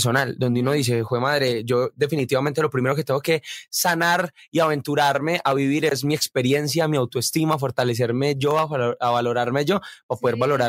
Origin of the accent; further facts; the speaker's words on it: Medellín, Antioquia, Colombia; De Medellín.